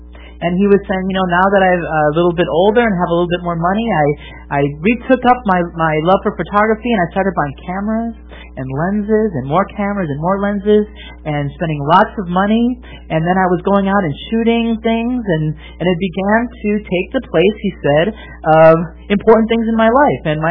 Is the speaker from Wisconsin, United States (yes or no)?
yes; Wisconsin, United States; Living in and growing up in Wisconsin